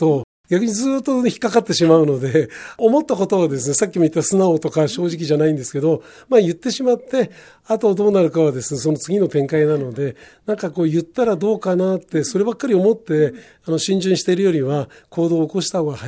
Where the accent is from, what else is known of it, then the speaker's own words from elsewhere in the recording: Yokohama, Kanagawa, Japan; でやはり私は横浜生まれで横浜育ちだったんですけど